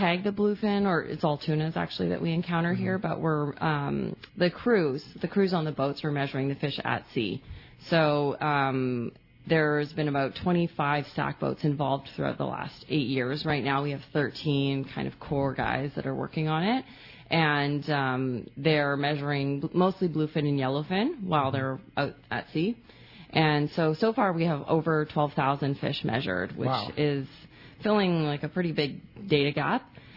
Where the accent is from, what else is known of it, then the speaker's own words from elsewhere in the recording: Canada; now in United States; I'm Canadian. Yeah. Actually, though, I'm American now, too.